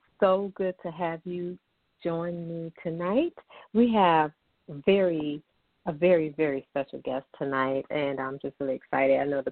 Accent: Chicago, Illinois, United States; and of course the US and my hometown, Chi-Town.

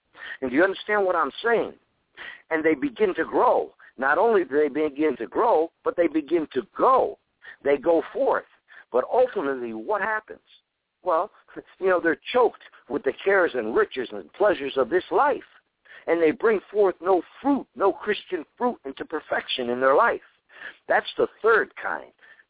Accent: Connecticut, United States; now in Imperial Beach, United States; now I'm from Connecticut, and I was born in Connecticut, and I'm out here in California right now in Imperial Beach

